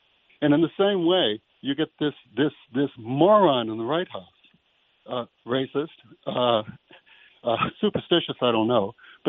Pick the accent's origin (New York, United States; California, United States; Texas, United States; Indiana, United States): New York, United States; New York City; growing up in Harlem, I remember when they sold Mohammed Speaks on the streets.